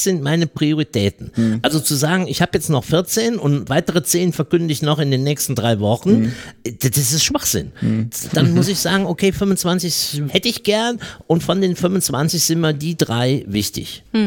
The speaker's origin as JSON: {"language": "German", "region": "Eifel", "country": "Germany", "said": "Ich weiß, wovon ich rede, ich komme aus der Eifel."}